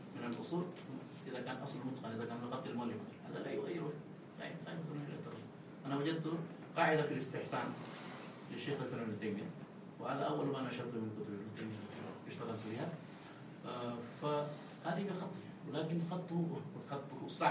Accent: Saudi Arabia; وممكن بعضها مصورة في بعض المراكز عندنا في السعودية

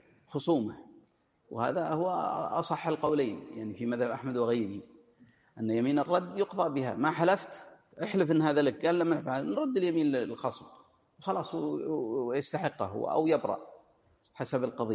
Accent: Hejaz, Saudi Arabia; عندنا في الحجاز يقولون زقاق، أو هنا فريج ولا لا

